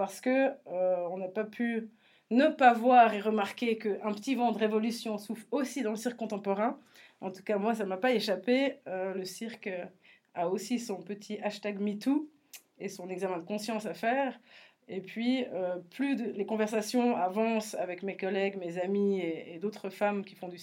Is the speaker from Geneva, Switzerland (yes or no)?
no; Jura, Switzerland; born there; now in Valais, Switzerland; En fait, je suis un peu une fausse valaisanne, mais donc je suis née au Jura.